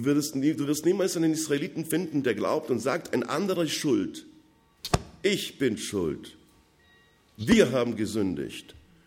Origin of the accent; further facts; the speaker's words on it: Odesa, Odesa Oblast, Ukraine; German is a second language; Ja, ich komme aus der Odessa, nicht?